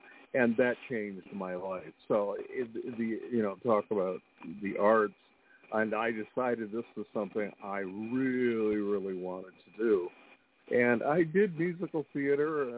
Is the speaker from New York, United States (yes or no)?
yes; Gloversville, New York, United States; I'm originally from a small town in the Adirondacks in New York called Gloversville. When I graduated from high school, I moved to Albany.